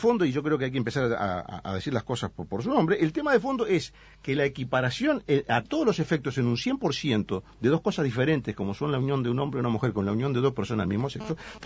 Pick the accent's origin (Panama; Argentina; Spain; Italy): Italy; porque soy italiano.